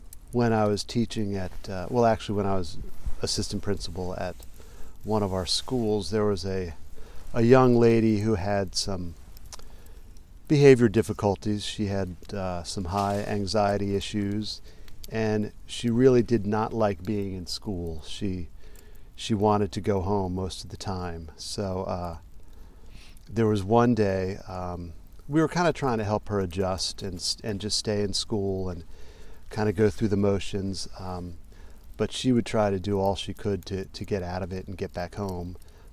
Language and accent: English; Virginia, United States; Well, I grew up mostly in Northern Virginia, which is where I really spent my formative years, as they say.